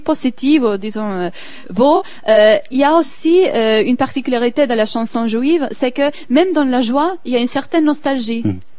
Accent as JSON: {"language": "French", "country": "Argentina", "said": "je viens de l'Argentine, ma famille était yiddishophone, pas mes parents, mais déjà dans deux générations avant."}